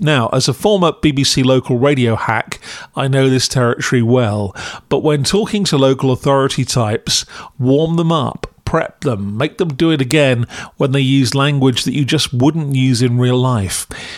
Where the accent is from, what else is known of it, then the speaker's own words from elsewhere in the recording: Camberley, South East England, United Kingdom; Now, I'm from Surrey, born in Camberley, famous for its army college, and an elephant made out of pipes by the A30.